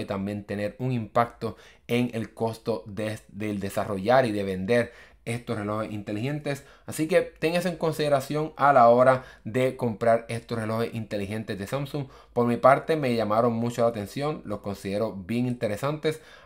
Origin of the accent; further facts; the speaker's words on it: Puerto Rico; Yo soy de Puerto Rico